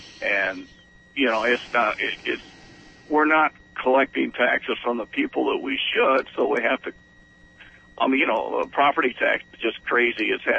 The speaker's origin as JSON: {"language": "English", "town": "Toledo", "region": "Ohio", "country": "United States"}